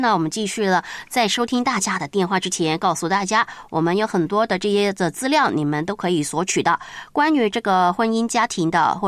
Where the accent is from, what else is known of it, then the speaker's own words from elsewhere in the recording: China; 清明节对于我们中国人来说，清明节是